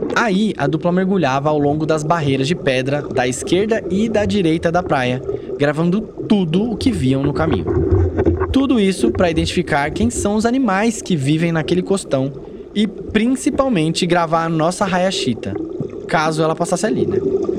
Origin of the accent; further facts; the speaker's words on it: São Paulo, Brazil; Eu não vim lá de São Paulo pra ficar trabalhando numa ilha enfurnado em quatro paredes, né? Respeita. Se for assim, eu volto pra casa.